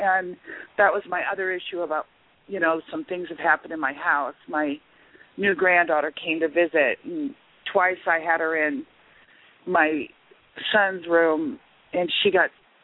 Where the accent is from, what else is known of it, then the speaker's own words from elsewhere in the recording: Omaha, Nebraska, United States; Yeah, I'm from Omaha.